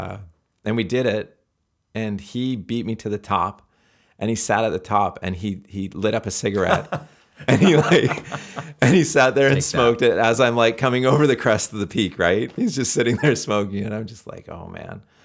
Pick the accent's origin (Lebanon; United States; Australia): United States; Rocky Mountains; And I grew up in the Rockies, and we ride our bikes to the rivers and just fish all day.